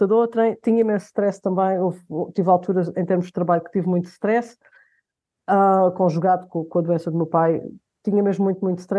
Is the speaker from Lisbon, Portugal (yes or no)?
yes; Carnaxide, Lisbon, Portugal; moved away; also born or lived in Ericeira / Brussels; E cresci em Carnaxide, não sei se conheces.